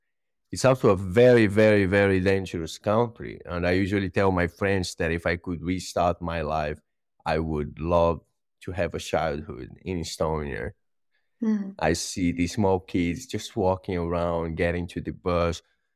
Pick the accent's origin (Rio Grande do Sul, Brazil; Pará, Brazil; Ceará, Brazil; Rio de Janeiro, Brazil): Ceará, Brazil; Fortaleza; I grew up in a city called Fortaleza in the northeast coast of Brazil. It's a beautiful city with lots of beaches.